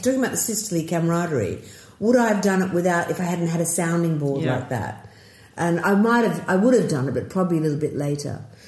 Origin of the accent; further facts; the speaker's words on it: Australia; the boys I grew up with in Australia